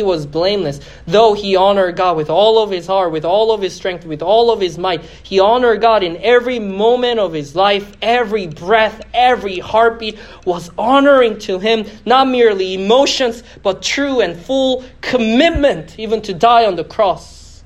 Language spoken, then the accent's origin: English; Philadelphia, Pennsylvania, United States; I'm from North. I was in Philly until I moved down here.